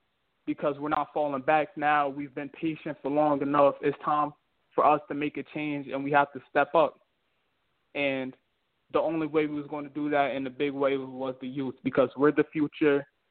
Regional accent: East Orange, New Jersey, United States; As I went to one today in my hometown in East Orange, and I went to one in West Orange a couple of days back.

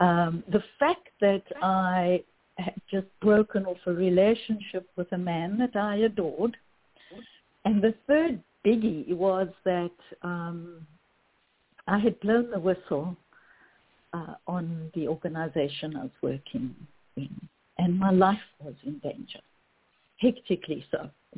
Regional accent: South Africa; moved away as an adult; now in United States; So I'm actually South African, born and bred. I've been in the U.S. for 10 years. And my heritage is Greek. So that's why you are hearing a very mixed accent.

